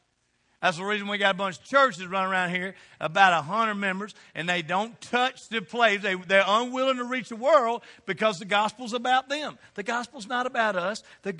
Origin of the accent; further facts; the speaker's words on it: Southern United States, United States; I'm not going to tell you how old she is because I'm from the South and you don't mention a woman's age.